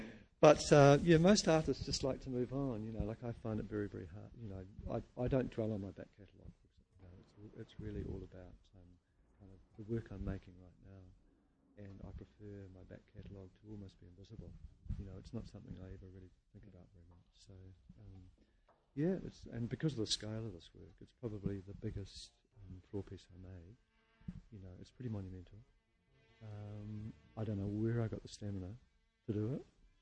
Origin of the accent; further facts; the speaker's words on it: Auckland, New Zealand; I'm an Aucklander.